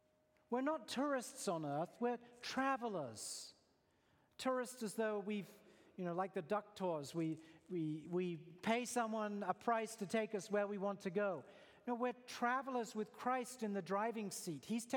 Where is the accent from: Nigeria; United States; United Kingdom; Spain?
United Kingdom; England; born there; I was born in England